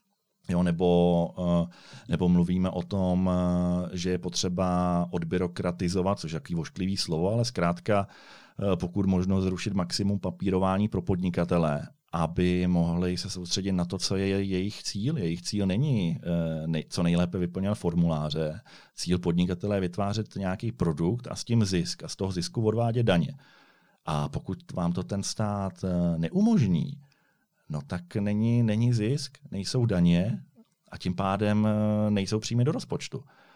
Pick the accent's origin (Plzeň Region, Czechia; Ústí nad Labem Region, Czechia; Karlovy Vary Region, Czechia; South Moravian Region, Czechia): Karlovy Vary Region, Czechia; Třeba, já jsem z Karlovarského kraje, takže nás tam trápí D6.